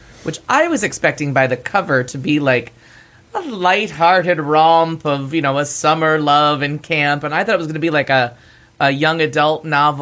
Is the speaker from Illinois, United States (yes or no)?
no; New York, United States; I was like, I'm from New York.